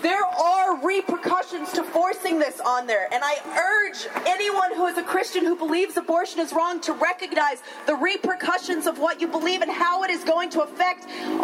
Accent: Southern US, United States; I grew up in the South. I'm from Florida, Alabama area.

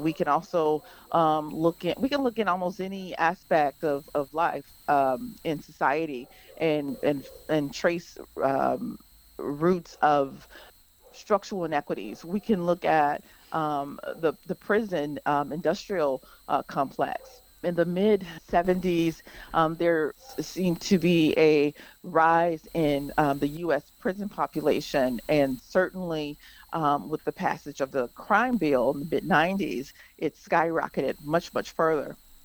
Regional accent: Michigan, United States; my home state of Michigan

